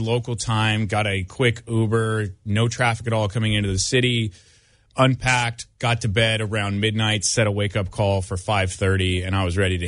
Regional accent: Los Angeles, California, United States; Where are you from? And I said, L.A.

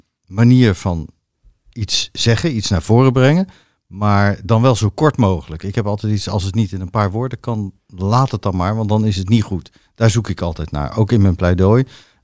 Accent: The Hague, South Holland, Netherlands; Maar eigenlijk, ik kom uit Den Haag, zeggen wij crème de la crème.

